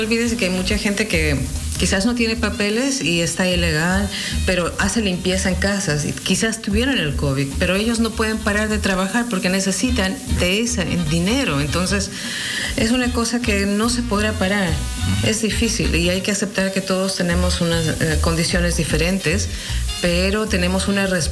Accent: Ecuador; Yo vengo de Ecuador.

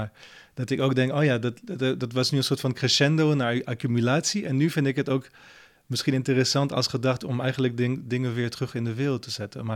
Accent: France; born or raised there; first language French; Dutch is a second language; now in Netherlands

